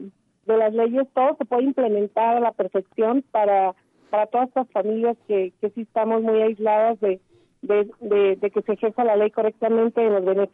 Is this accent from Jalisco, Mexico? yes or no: yes; La Barca, Jalisco, Mexico; Exactamente, soy de La Barca, Jalisco.